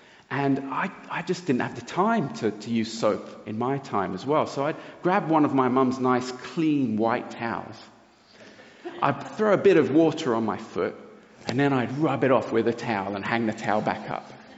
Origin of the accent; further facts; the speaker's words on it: Brazil; I grew up in Brazil.